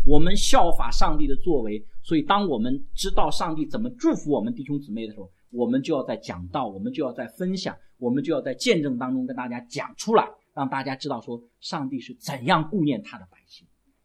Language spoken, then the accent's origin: Chinese; China; 我们是中国人